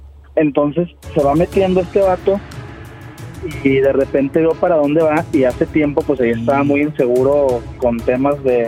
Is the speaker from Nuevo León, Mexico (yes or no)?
no; Torreón, Coahuila, Mexico; now in Guadalajara, Mexico; he hablado contigo, Diablito, de Torreón.